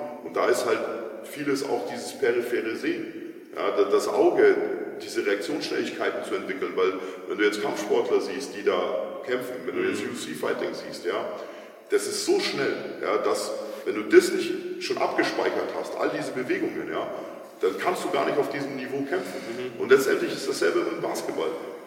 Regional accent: Munich, Bavaria, Germany; ich bin ja polnisches Emigrantenkind, in Perloch aufgewachsen, ja, ich komme aus dem einzigen, oder jetzt Hasenberger noch, aber damals vielleicht eines der härtesten an frühstücklichen Ghettos.

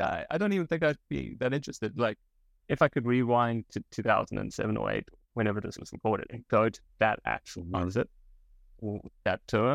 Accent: South Africa; also born or lived in Johannesburg; I come from South Africa, which is a country that is big. And I went to university in a town called Grahamstown. It's called Rhodes University. And I lived in Johannesburg

